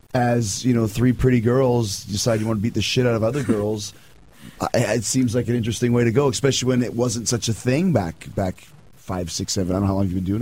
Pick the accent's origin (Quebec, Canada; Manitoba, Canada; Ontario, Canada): Manitoba, Canada; Winnipeg; I'm from Winnipeg.